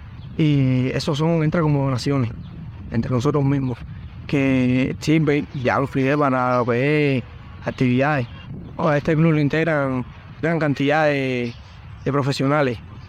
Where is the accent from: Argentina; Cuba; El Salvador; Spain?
Cuba; Nosotros, como cubanos al fin, también tenemos muchas necesidades